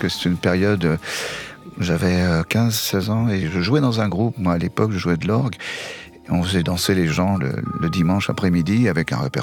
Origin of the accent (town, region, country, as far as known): France